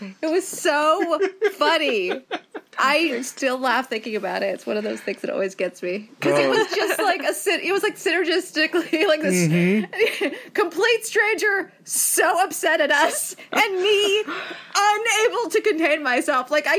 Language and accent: English; California, United States; For those who don't know, I am born and raised in California, which means dude is a expletive